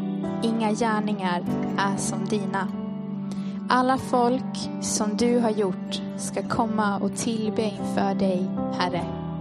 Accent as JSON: {"language": "Swedish", "town": "Umeå", "region": "Västerbotten County", "country": "Sweden", "said": "Jag är gift med Benjamin. Och jag är ursprungligen från Umeå."}